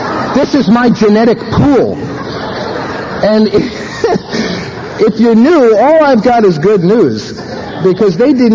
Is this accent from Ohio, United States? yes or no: no; New York City, New York, United States; born there; I was born in the Bronx in New York City.